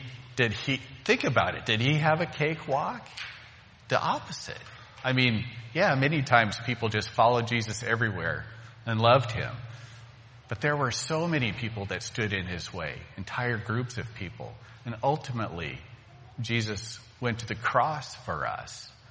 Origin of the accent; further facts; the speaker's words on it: Arkansas, United States; I grew up in Arkansas for a while as a kid, so I saw this firsthand.